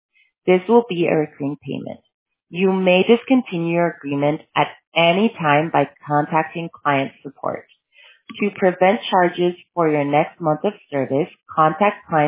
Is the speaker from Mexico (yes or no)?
yes; Tijuana, Baja California, Mexico; I was actually born in Tijuana. Well, I grew up in Tijuana.